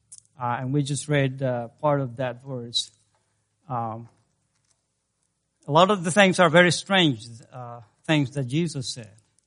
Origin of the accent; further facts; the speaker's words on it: El Salvador; I grew up in El Salvador. I was born in El Salvador. My wife, too. We are from El Salvador, Central America. My parents were Christians.